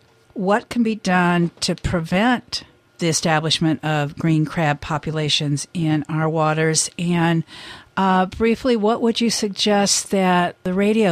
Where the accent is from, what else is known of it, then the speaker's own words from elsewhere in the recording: Midwest, United States; But unlike the black-capped chickadee that I grew up with in the Midwest